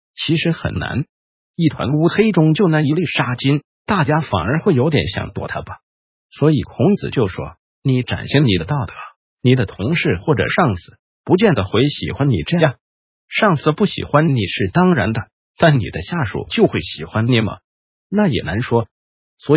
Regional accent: Taiwan; 这种情况我们台湾人教授你表达了

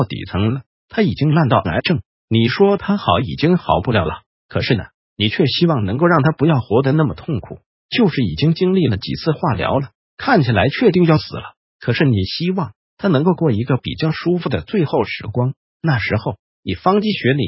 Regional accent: Taiwan; 那以我们台湾人的临床来讲的话

